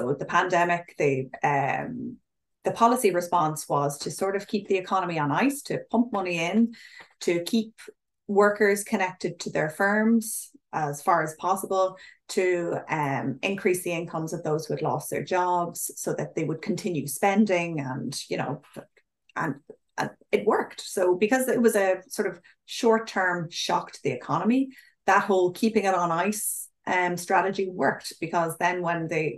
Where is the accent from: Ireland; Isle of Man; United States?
Ireland; but we're not really outside it in Ireland. I mean, it really affects us as well.